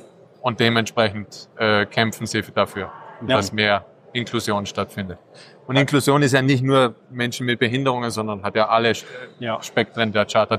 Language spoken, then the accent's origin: German; Austria; now in Switzerland; ich bin Österreicher, lebe in der Schweiz, schaffe auch in der Schweiz